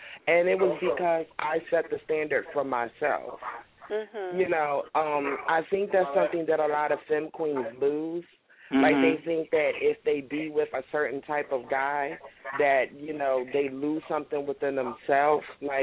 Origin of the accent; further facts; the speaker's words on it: Philadelphia, Pennsylvania, United States; I'm from Philadelphia.